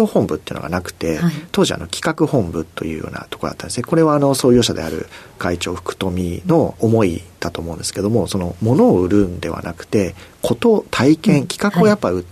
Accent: Ikaho, Gunma, Japan; 出身は群馬県の伊香保町というところになります。

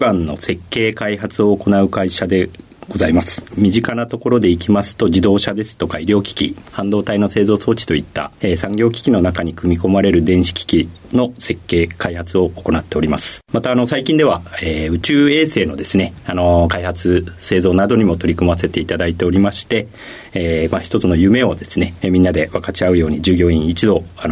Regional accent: Nikko, Tochigi, Japan; 栃木県の日光市になります。

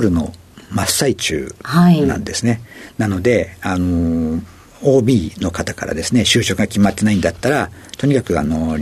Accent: Hitachi, Ibaraki, Japan; 茨城県の日立市になります。

